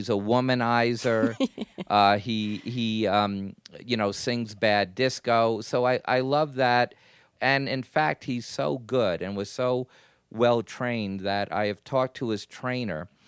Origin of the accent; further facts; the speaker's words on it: New York City, New York, United States; Well, you know, I grew up in New York City, and you walk around New York all day long